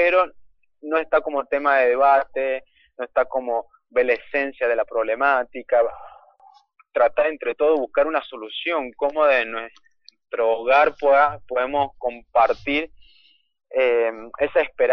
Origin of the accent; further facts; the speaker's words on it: Argentina; a nosotros como argentinos no nos toca tanto